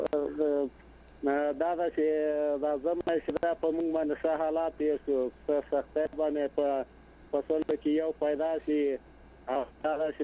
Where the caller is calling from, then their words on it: Baghlan, Afghanistan; له بغلان مې درته زنګ وهله